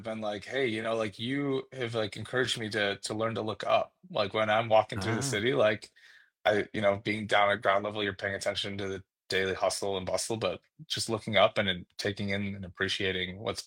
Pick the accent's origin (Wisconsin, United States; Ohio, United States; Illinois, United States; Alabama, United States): Wisconsin, United States; Madison; I grew up in Madison area and I feel like everyone was like, oh, Madison, you know, is the best city in the world.